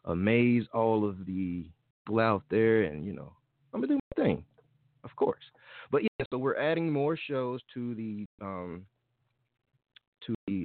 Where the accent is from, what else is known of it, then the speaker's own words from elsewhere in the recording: Jackson, Mississippi, United States; And I am from Mississippi, Jackson to be exact.